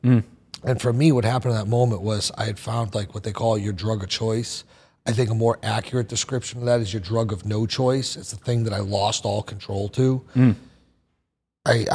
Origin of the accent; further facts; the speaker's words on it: Boston, Massachusetts, United States; My story is this. I grew up outside of Boston.